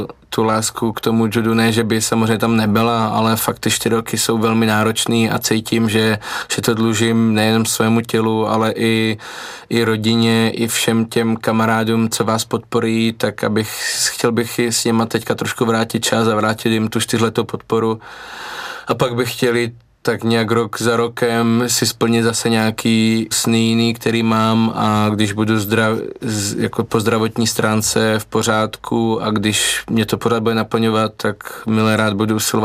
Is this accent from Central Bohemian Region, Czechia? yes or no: no; Kroměříž, Zlín Region, Czechia; tím, že pocházím z Kroměříže, z takového malého města